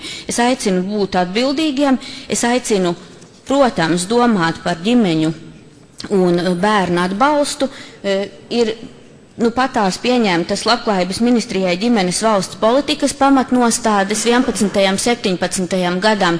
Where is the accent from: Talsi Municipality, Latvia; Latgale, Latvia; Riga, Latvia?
Latgale, Latvia; Es arī esmu no Latgales, un es arī esmu mamma